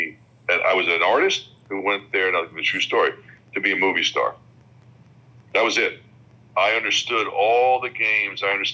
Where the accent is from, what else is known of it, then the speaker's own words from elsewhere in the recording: New York, United States; now in Los Angeles, United States; I'm from New York, so I took that New York attitude to LA and never assimilated, just kind of went, you know what? I'm going to be this New York guy in LA.